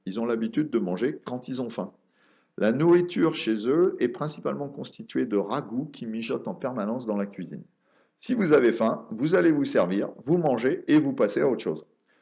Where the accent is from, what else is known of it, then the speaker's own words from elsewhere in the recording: France; J'ai grandi en France.